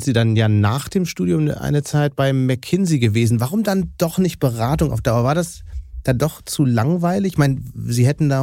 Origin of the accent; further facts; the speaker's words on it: Hamburg, Germany; Da frage ich mich natürlich als Hamburger